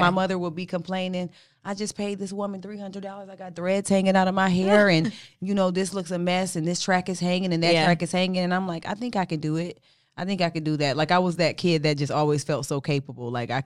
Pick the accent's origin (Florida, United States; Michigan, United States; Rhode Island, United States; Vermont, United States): Michigan, United States; Detroit; I am from Detroit, where Little Willie invented the quick weave.